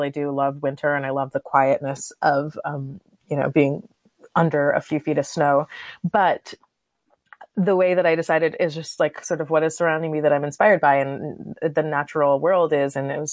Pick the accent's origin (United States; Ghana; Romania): United States; Florida; I grew up in Florida, so I didn't really know much about snow or anything.